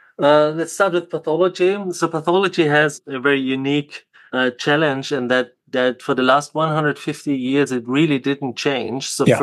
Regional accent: Austria; accent: Austrian; English is a second language; I had my undergrad was in mathematics in Austria, which you can hear from my Arnold Schwarzenegger accent.

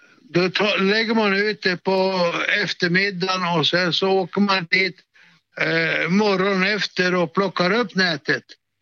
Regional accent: Norrland, Sweden; som norrlänning så måste man ju sköta sig själv.

